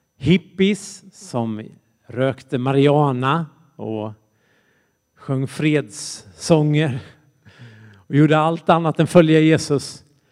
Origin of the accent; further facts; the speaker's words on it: Jönköping, Jönköping County, Sweden; Och jag växte upp i Jönköping, Sveriges Jerusalem.